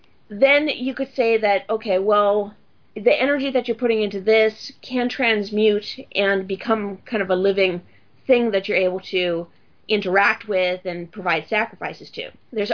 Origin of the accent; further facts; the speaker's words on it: California, United States; Wait, what? I'm from California, dude.